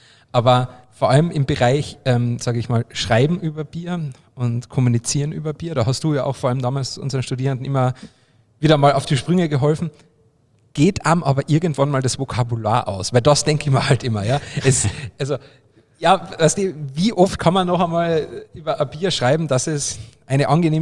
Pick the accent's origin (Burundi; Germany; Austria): Austria; Carinthia; ich komme ja aus Kärnten